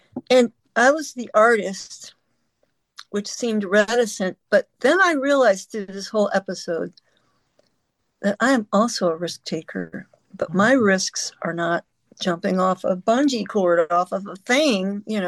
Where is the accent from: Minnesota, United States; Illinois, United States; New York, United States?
Illinois, United States; Chicago; also born or lived in San Francisco / Sacramento; But I was born and raised in Chicago area.